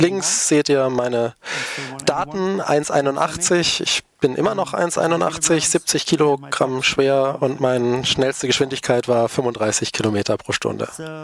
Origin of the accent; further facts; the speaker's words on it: Berlin, Germany; Über mich: Ich bin aus Berlin.